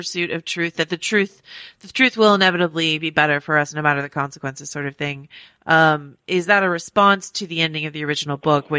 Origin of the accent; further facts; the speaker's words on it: California, United States; I grew up in the Bay Area. I am afflicted, as is much of my generation and people from California, with saying like and you know a lot.